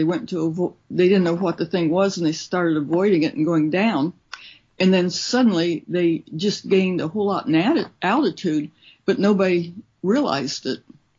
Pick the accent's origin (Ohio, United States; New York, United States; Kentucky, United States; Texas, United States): Ohio, United States; Columbus; ever since I was a kid, I grew up in Columbus, Ohio, where he lived